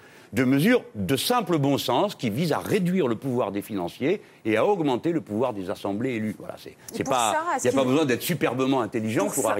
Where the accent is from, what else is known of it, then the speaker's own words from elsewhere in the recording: France; oui, en effet, je suis français et nous sommes 64 millions